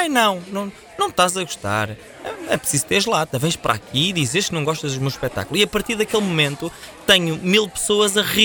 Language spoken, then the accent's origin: Portuguese; Alcobaça, Leiria, Portugal; Eu sou de Alcobaça e naturalmente que há contas a fazer